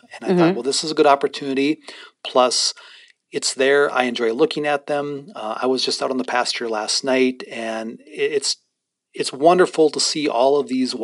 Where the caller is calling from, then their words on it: Standing Rock, United States; I'm currently speaking from Standing Rock